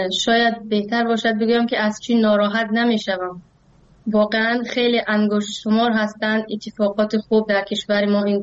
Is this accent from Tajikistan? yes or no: yes; Tajikistan; من از کودکیم همیشه یک شکل زندگیمون به این گونه بوده که از کشور به کشور دیگر سفر کردیم، ولی همیشه اون مقصد اصلی تاجیکستان بوده و ما همیشه برگشتیم به تاجیکستان